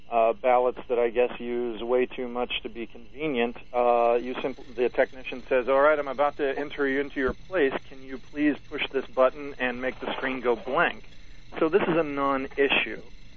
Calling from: Minnesota, United States; from Minnesota.

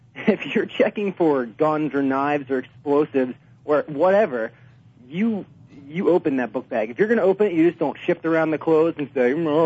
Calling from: Cherry Hill, New Jersey, United States; Hi, Mark. … from Cherry Hill.

